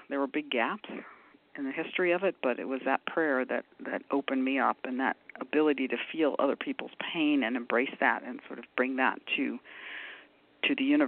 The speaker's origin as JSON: {"language": "English", "town": "New York City", "region": "New York", "country": "United States", "tie": "born or raised there", "said": "and I grew up in New York City, so I was doubly scared, scared for the people of New York City and scared for the people of Boston"}